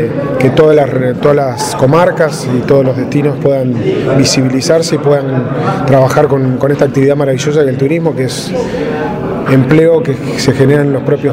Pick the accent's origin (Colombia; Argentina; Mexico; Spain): Argentina; Madrid; also born or lived in Trelew / Buenos Aires; soy de Madrid, en realidad nací en Trelew, pero viví toda la vida en Madrid. Me fui a estudiar a Buenos Aires